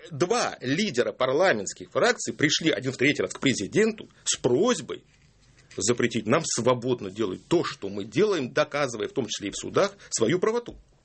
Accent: Kaliningrad, Kaliningrad Oblast, Russia; born there; я там родился в Калининграде

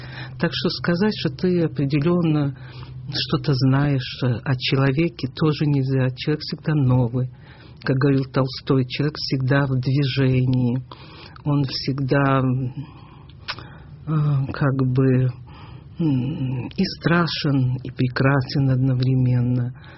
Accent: Ivano-Frankivsk, Ivano-Frankivsk Oblast, Ukraine; born there; поскольку я родилась в Ивано-Франковске

